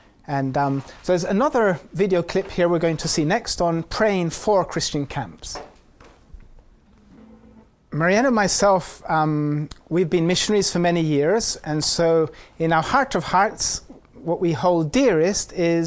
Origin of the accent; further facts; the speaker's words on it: Colombia; moved away as an adult; also born or lived in England; I was born in England, but raised in Latin America, mostly Colombia.